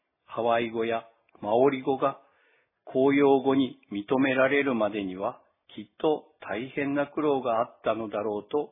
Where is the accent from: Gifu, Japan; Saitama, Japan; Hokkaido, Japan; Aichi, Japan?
Hokkaido, Japan; 私は北海道に生まれ、60年間北海道に住み続けていながら、